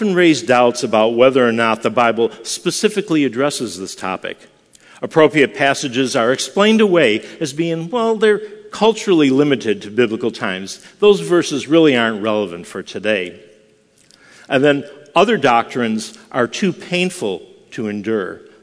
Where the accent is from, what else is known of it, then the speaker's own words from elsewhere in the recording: Buffalo, New York, United States; On many wintry days, growing up in Buffalo, New York, my friends and I would wander around local golf courses